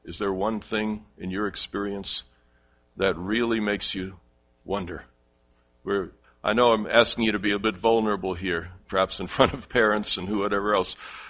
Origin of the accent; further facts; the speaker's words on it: New York City, New York, United States; born there; I was born on the Upper East Side of Manhattan, and one of the main streets in that area is called Madison Avenue.